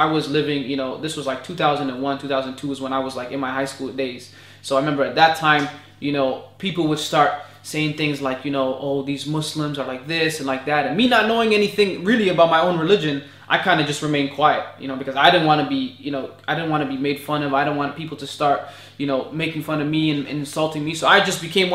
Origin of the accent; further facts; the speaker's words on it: Ethiopia; even though I'm Oromo from Ethiopia, to them I was just black.